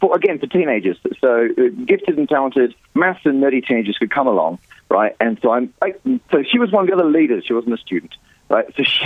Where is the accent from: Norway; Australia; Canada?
Australia; Perth, Western Australia; moved away as an adult; now in United Kingdom; I'm from Perth originally, but I moved over.